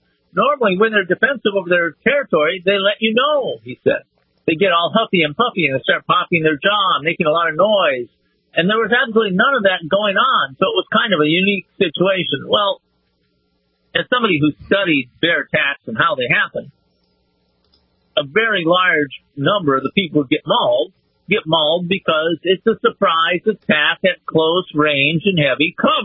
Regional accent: Wisconsin, United States; But when I grew up in the Midwest of northern Wisconsin, when people were out hunting, I didn't know of anyone who would hunt with an empty chamber.

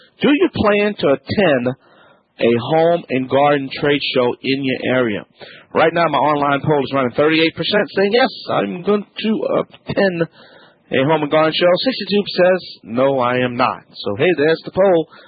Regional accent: Louisiana, United States; accent: Cajun; from the Bayou Land. I'm American made, American born, and American proud.

